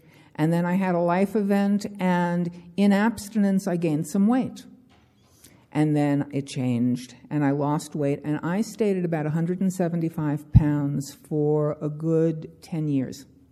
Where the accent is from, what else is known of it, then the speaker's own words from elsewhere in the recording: Baltimore, Maryland, United States; I'm a compulsive eater. And I come from Baltimore, Maryland.